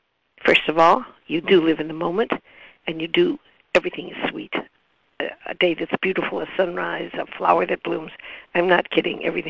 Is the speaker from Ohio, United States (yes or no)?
yes; Cleveland, Ohio, United States; I come from Cleveland.